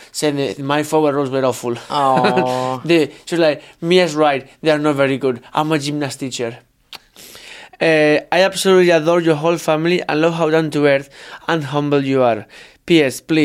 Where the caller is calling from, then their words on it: South East England, United Kingdom; from Hampshire.